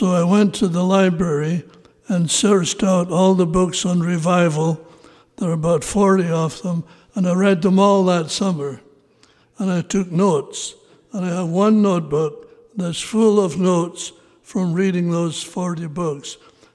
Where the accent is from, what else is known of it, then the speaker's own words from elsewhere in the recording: Edinburgh, Scotland, United Kingdom; now in Canada; Actually, I was born and raised in Edinburgh and went to Canada in 1953 and became a faculty member at Prairie.